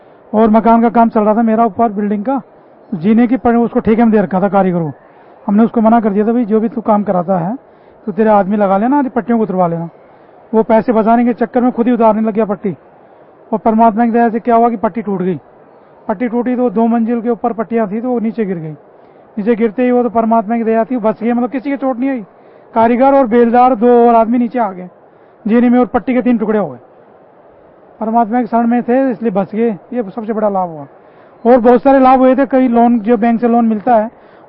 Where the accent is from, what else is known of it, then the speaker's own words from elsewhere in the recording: Jaipur, Rajasthan, India; मैं जयपुर राजस्थान से आया हूँ।